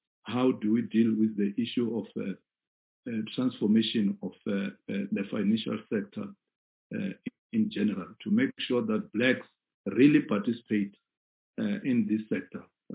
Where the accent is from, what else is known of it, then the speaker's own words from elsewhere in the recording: Limpopo, South Africa; I come from Limpopo in the Vembe region.